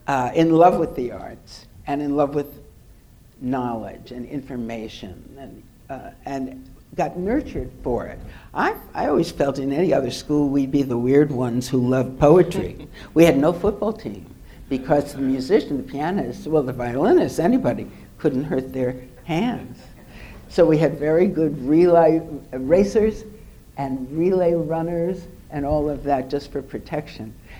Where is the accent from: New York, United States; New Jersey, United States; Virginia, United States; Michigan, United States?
New York, United States; I'm a New Yorker, although I'm sure you'd think I'm a Southern Belle